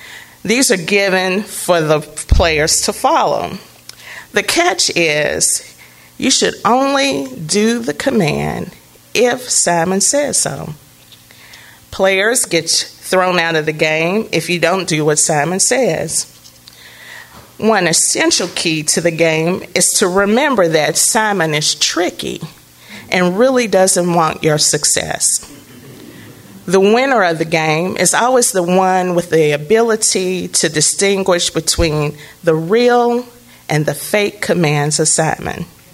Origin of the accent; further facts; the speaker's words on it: Lexington, Kentucky, United States; born there; I was born in Lexington, Kentucky. Lexington is located in the heart of central Kentucky.